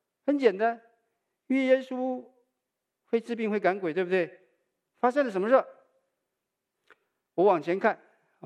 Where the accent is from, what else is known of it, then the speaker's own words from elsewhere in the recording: Taiwan; 我是从台湾来的